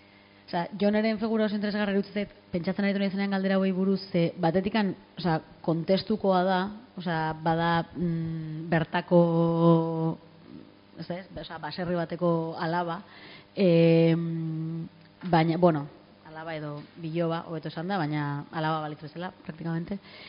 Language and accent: Basque; Elgoibar, Basque Country, Spain; Elgoi Barkoa naiz